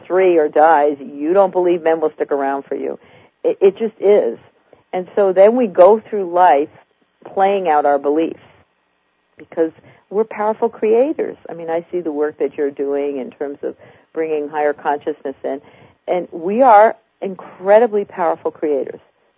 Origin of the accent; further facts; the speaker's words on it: Albany, New York, United States; She's from New Jersey. I'm from Albany, New York.